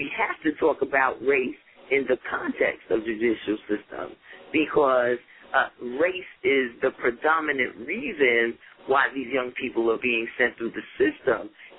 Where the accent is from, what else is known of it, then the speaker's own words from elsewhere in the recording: New York City, New York, United States; I'm from New York City, where we've had a very egregious and aggressive stop, question, and frisk law in effect for the past decade